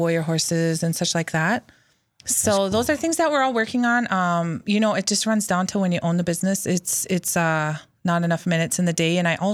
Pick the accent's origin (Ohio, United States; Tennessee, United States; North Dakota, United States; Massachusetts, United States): North Dakota, United States; Bismarck; I grew up in Bismarck here.